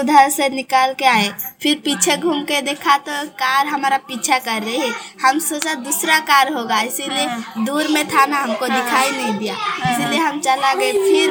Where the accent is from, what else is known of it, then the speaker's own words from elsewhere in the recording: Assam, India; मैं असम से आई हूँ।